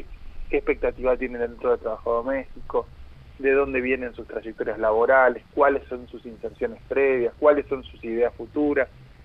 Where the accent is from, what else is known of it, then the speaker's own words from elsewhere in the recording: Corrientes, Argentina; en la ciudad de Corrientes. Además soy de Corrientes.